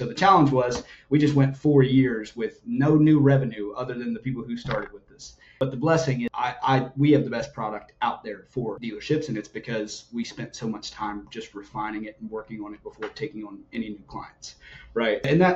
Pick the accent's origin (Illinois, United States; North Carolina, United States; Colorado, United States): North Carolina, United States; now in West Palm Beach, United States; currently in West Palm Beach, Florida, born and raised in North Carolina, what I like to call the heartland of power sports.